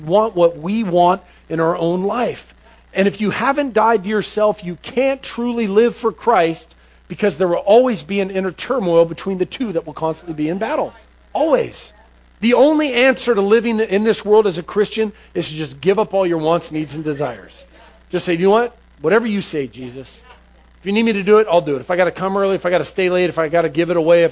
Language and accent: English; Seattle, Washington, United States; I grew up in Seattle, and the city is not the city that I grew up in.